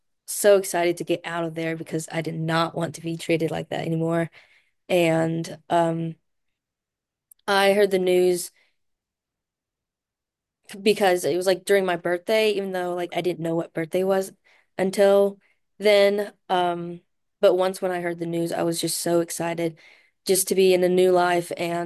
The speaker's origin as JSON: {"language": "English", "country": "China", "said": "everything was just like so overwhelming for me because I came from China and just I wanted to be like a good child because I did not want to get sent back."}